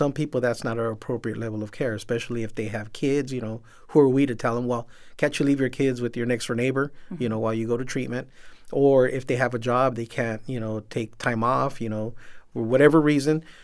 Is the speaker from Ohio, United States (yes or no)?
no; Pacoima, California, United States; born there; I was born in Pacoima, California. A lot of people ask me, what part of Mexico is that from? And I tell them, no, it's actually in California.